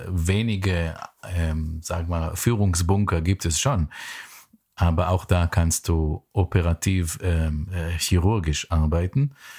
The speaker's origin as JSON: {"language": "German", "country": "Iran", "tie": "born or raised there", "said": "Wir sind schon in der Islamischen Republik aufgewachsen"}